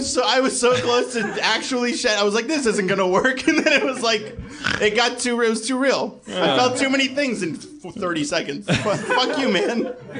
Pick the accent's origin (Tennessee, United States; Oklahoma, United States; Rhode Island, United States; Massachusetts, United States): Massachusetts, United States; Boston; That's what someone told me when I told them I was from Boston and they were from New York and they were like, you don't live in a real city.